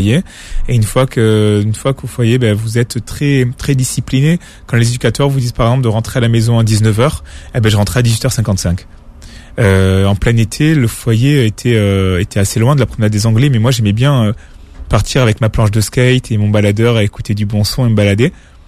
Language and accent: French; France; J'ai dit, écoutez, je suis né ici, je suis français.